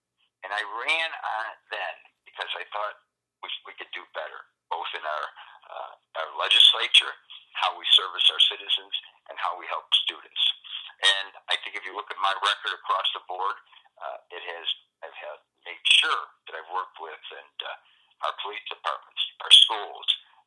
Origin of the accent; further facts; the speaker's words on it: Chicago, Illinois, United States; I was born here. I was born on the south side of the city. I was born in Roseland Hospital. I grew up in in the Roseland area. I have been a lawyer for a number of years here in the city of Chicago with my own firm.